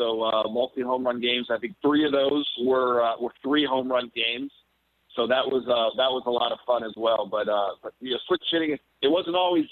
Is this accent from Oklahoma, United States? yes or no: no; Baltimore, Maryland, United States; also born or lived in New York City, United States; continue to support my hometown of Baltimore and my college at Georgia Tech, and then also New York City, the place that has meant so much to me over the last 10-plus years